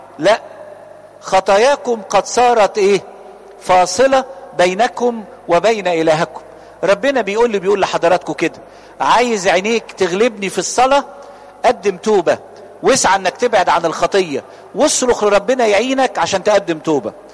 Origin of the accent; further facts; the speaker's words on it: Cairo Governorate, Egypt; تعرفين عندنا في مصر الجديدة القديمة العمارات القديمة دي اللي هي 4.20 متر اللي هي 3-4 أدوار من غير أسانسير دي.